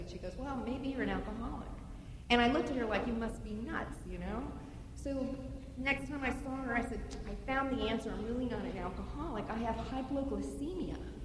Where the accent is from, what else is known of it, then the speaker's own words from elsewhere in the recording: Miami, Florida, United States; also born or lived in Montreal, Canada; I was born in Montreal. I grew up in Miami. An only child of a rowdy Irish mother and a fun-loving French-Canadian father